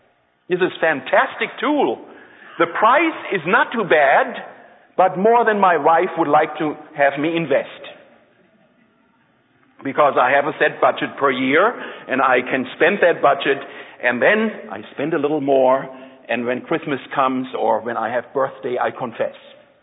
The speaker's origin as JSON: {"language": "English", "country": "Germany", "tie": "born or raised there", "also_born_or_lived": "Austria", "said": "they knew that I was born in Austria, they knew that I'd grown up in Germany"}